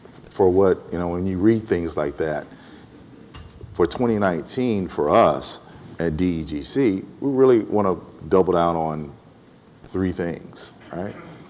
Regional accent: Atlanta, Georgia, United States; I come from Atlanta, Georgia.

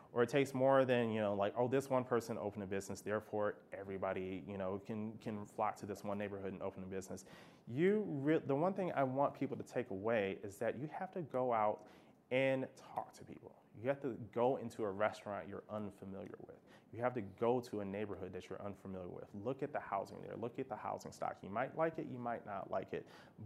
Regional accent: Michigan, United States; I grew up in Russell Woods. I grew up in Dexter Davis.

